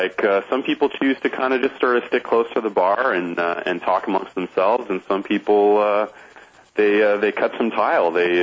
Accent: London, Ontario, Canada; I grew up just outside London, Ontario

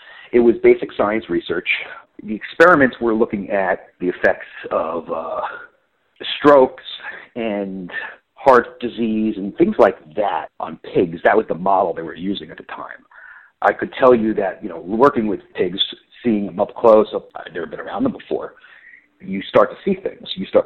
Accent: Fort Lee, New Jersey, United States; now in Washington, United States; Nowadays, I work in Washington, D.C. I'm originally from Fort Lee, New Jersey, right outside of New York City.

